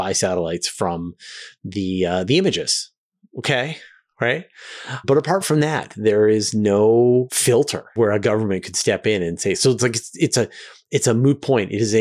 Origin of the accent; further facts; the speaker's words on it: Canada; I am Canadian and I live on Vancouver Island, which is on the west coast of Canada.